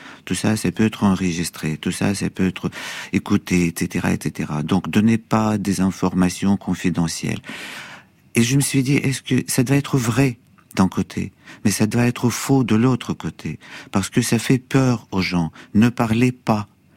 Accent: Kharkiv, Kharkiv Oblast, Ukraine; Moi, je suis né là-bas. Et donc, j'ai fait mes études là-bas aussi, à l'école et tout.

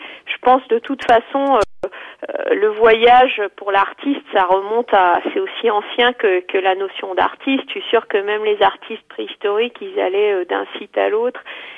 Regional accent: Strasbourg, Grand Est, France; born there; je suis née européenne, puisque bon, je suis née à Strasbourg, mais ma mère est allemande. Mon père est à moitié français, à moitié espagnol.

